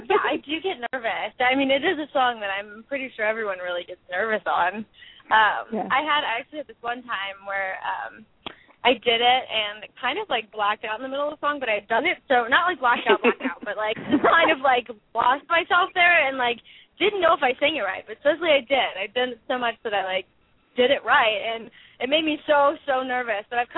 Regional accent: Texas, United States; also born or lived in Tulsa, Oklahoma; now in Nashville, United States; So, but I was born in Tulsa, Oklahoma, raised in Texas, and then I just moved to Nashville.

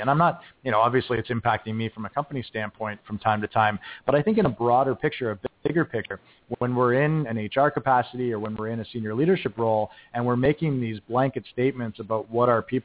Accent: Toronto, Ontario, Canada; So I'm Canadian. I'm from Toronto originally.

